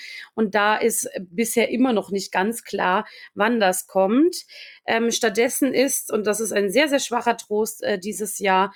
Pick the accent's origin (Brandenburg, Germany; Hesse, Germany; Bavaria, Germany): Bavaria, Germany; ich komme ursprünglich aus Niederbayern, wirklich dort aus der Stadt, aus der ich komme.